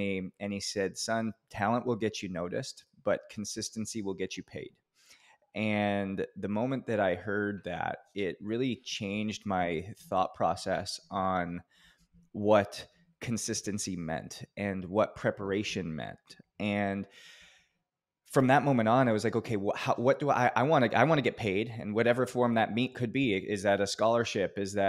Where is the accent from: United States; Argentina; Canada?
Canada; I was born and raised in Canada, and I grew up playing hockey just like every other kid